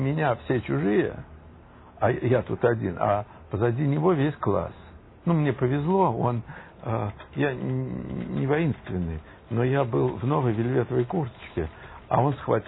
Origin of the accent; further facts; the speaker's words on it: Moscow, Russia; moved away; Я из Москвы приехал сюда.